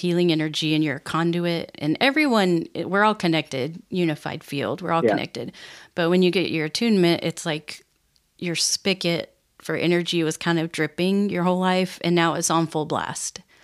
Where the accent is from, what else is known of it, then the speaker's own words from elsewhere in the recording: United States; But, you know, I was raised in America. I'm some white lady.